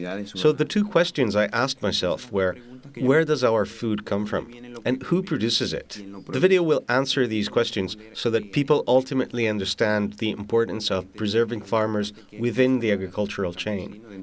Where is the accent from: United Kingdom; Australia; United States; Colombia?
Colombia; from Colombia, and I am very grateful to be here.